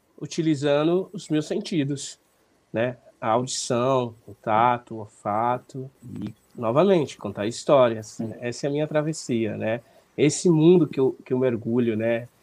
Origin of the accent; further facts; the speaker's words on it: Bom Jesus, Piauí, Brazil; born there; na região onde eu nasci, que é ali no sul do estado do Piauí, próximo à minha cidade, Bom Jesus.